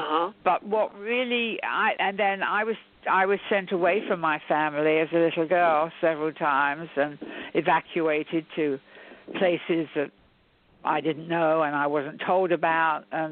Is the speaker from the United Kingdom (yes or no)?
yes; London, United Kingdom; moved away as an adult; I'm half English, half Irish, but I was brought up in London, so I'm a Londoner. And then I came over here in 1968, but London's my home.